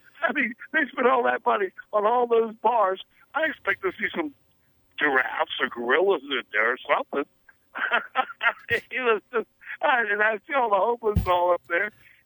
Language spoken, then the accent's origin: English; California, United States; now in Coos Bay, United States; And, you know, I'm a refugee from California. I've been up here 4 years here in Coos Bay.